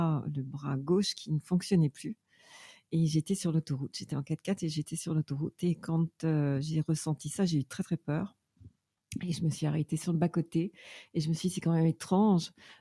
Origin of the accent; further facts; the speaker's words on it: eastern France, France; born there; Donc en fait je suis née dans une famille dans l'est de la France, d'un père d'origine russe et d'une mère d'origine polonaise, gitane polonaise.